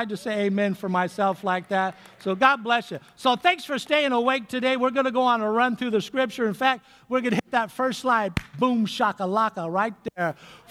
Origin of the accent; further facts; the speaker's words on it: Long Beach, California, United States; moved away; But you all could tell I'm from the South, huh? Southern California. I was born in Long Beach, came up here many years ago, Pastor, many decades ago now